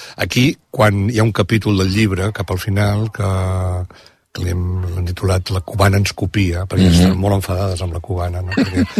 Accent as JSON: {"language": "Catalan", "town": "Sitges", "region": "Catalonia", "country": "Spain", "said": "Jo soc de Sitges i la gent, la majoria en aquell moment també eren de Sitges."}